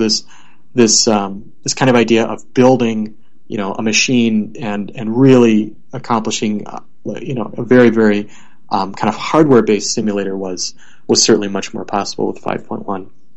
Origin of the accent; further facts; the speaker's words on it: Chicago, Illinois, United States; I'm actually from the Chicago area.